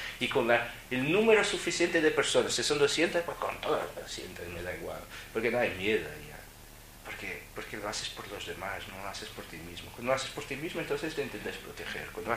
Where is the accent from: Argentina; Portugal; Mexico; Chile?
Portugal; Spanish is a second language; now in Spain; soy un portugués en España. No sé muy bien lo que significa compasión en español.